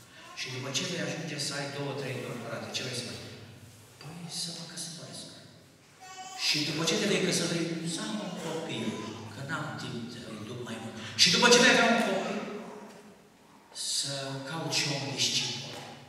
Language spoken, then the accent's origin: Romanian; Romania; Eu venim din România